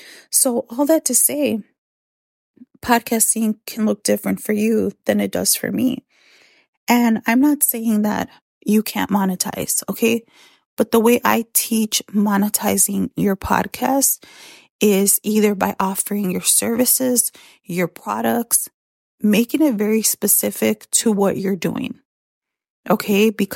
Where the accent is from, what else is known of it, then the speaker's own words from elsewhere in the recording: Chicago, Illinois, United States; A lot of you know I grew up in Chicago where there's a lot of freaking traffic.